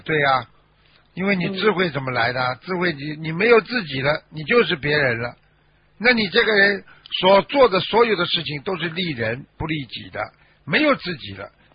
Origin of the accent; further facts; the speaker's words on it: China; 而我们中国人呢，在海外呢，我们就喜欢有点积蓄